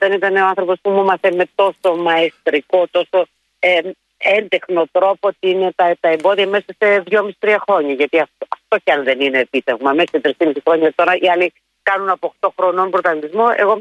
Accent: Greece; Εγώ είμαι τοπικίστρια, είμαι Ελληνίδα.

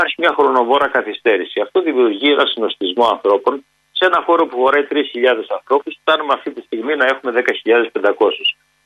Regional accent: Greece; Από εκεί και κάτω, εμείς, σαν χώρα, σαν Έλληνες, σαν Ευρώπη, το βλέπουμε ανθρωπιστικά

